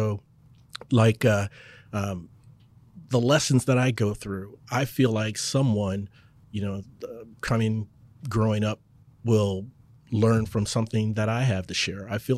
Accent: Cincinnati, Ohio, United States; now in North Texas, United States; And then I had to move to North Texas. I'm from Cincinnati.

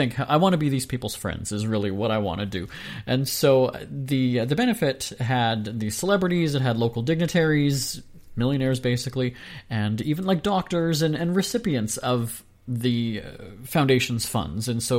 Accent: Winnipeg, Manitoba, Canada; I grew up in Winnipeg

